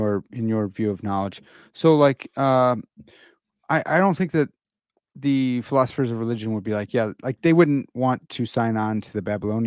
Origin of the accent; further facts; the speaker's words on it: Midwest, United States; So it's actually kind of love, you know, and I'm from the Midwest.